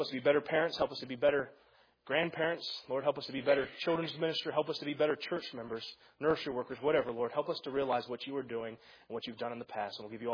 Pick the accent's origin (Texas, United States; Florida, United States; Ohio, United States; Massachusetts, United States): Ohio, United States; So anyways, I grew up in Ohio, so it was a little colder up there.